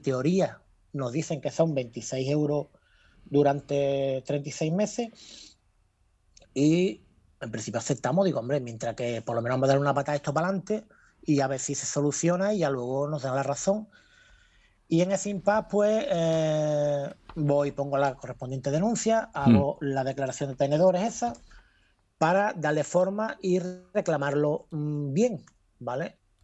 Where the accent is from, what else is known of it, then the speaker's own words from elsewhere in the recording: Chiclana de la Frontera, Andalusia, Spain; Soy de aquí de Chiclana, ¿vale? Aquí de Cádiz